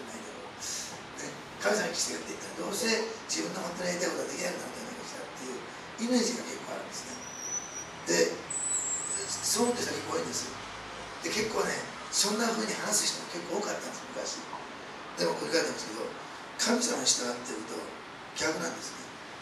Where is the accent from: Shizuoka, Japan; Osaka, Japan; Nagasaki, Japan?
Osaka, Japan; 私大阪出身ですけど、大阪の学会はすごいですよ。